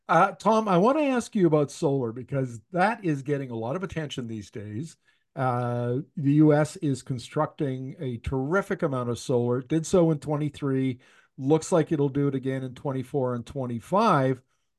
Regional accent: Canada; speaking as a Canadian, you know, at least home being North America.

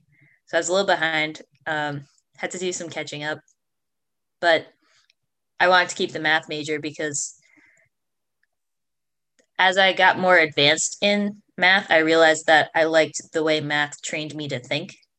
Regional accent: West Springfield, Massachusetts, United States; So I'm from West Springfield, Massachusetts. It's in the western half of the state.

